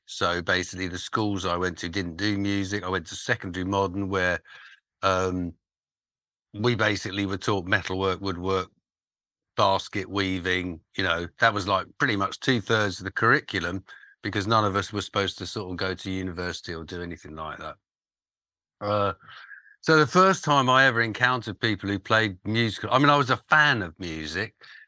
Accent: London, United Kingdom; Well, I grew up in Southwest London.

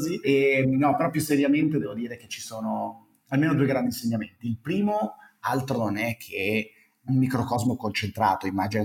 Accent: Como, Lombardy, Italy; born there; io sono nato a Como, poi ho avuto una piccola fase itinerante perché il mio papà faceva un mestiere che ci portava a girare

